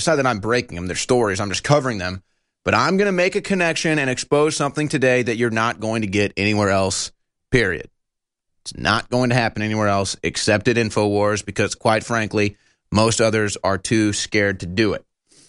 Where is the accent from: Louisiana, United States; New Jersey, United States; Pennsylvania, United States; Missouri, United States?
Missouri, United States; St. Louis; It's just he's from St. Louis, I'm from St. Louis.